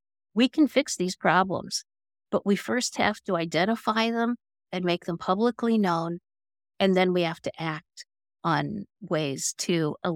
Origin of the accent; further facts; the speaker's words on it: Midwest, United States; And I grew up in the Midwest, which isn't known for its natural areas.